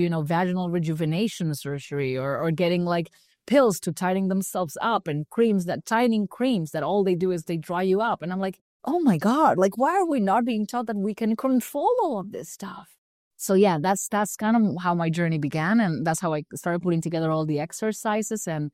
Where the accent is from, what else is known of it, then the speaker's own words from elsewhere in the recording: Buenos Aires, Argentina; English is a second language; I'm from Buenos Aires and the gyms where everything was closed.